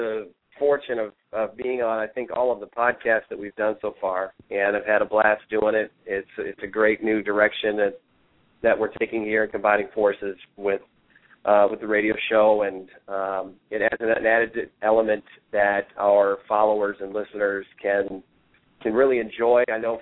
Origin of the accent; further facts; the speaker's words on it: Wisconsin, United States; now in Phoenix, United States; Yeah, I live in the Phoenix area. I've lived out here for about the last 20 years, but I was raised in Wisconsin. I spent some time in Mequon and also in Waukesha.